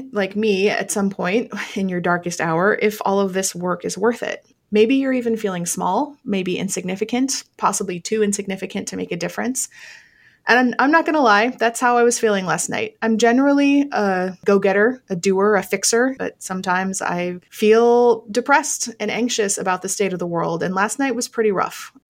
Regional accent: Vermont, United States; And I think I just read an article that my home state of Vermont has something like a 92% voter registration rate for the state

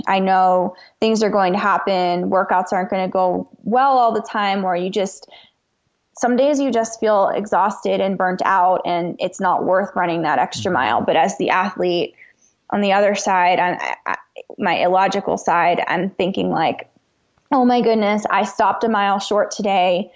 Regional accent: New Jersey, United States; moved away as an adult; now in Colorado, United States; So I'm originally from New Jersey, and in 2017, my husband got a job offer out here in Colorado. So we moved.

